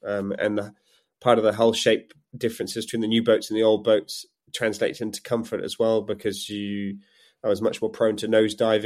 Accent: England, United Kingdom; I'm English, so I call it vulnerable.

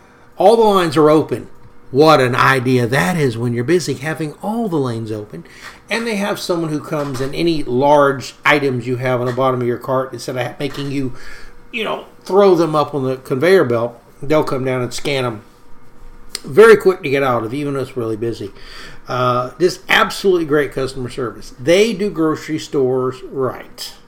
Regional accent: the South, United States; It's in my genes. I'm a Southerner. Certain things we just do well.

